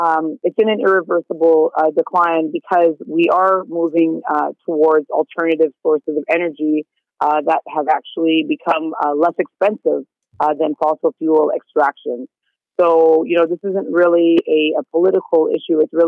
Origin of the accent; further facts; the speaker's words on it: Toronto, Ontario, Canada; I'm a lawyer and I'm from Toronto.